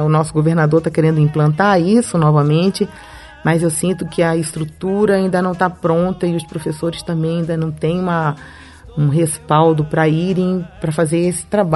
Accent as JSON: {"language": "Portuguese", "town": "Brasília", "region": "Federal District", "country": "Brazil", "tie": "born or raised there", "also_born_or_lived": "Fortaleza", "said": "eu nasci em Fortaleza e fui só em Fortaleza para nascer. Praticamente, eu sou brasiliense, cheguei aqui em 64. Meu pai e minha mãe eram pioneiros para construir Brasília, né?"}